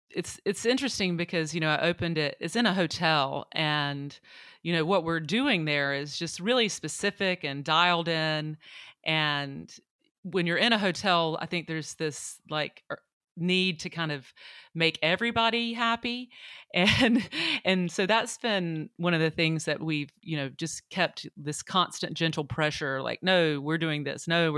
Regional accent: North Carolina, United States; it's a full service restaurant named after the county that I grew up in here in North Carolina.

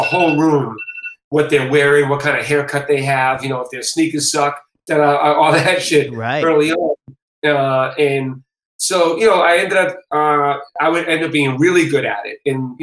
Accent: Boston, Massachusetts, United States; born there; Yeah, I was born in Boston.

